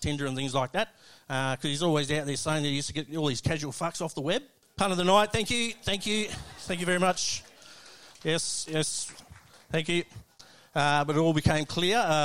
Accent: Australia; Love being an Aussie.

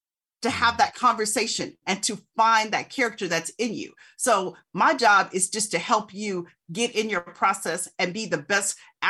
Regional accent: Tempe, Arizona, United States; Well, I'm from Tempe, Arizona, and you know, I'd never wanted to do anything else.

